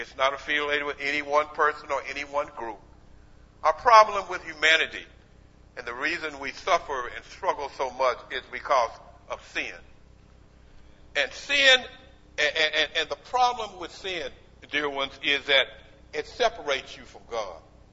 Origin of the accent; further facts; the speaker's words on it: Abilene, Texas, United States; I remember as a young lad growing up in Abilene, Texas.